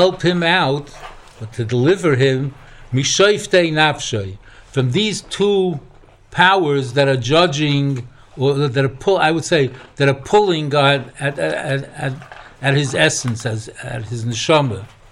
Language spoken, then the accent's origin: English; Baltimore, Maryland, United States; I'm from Baltimore.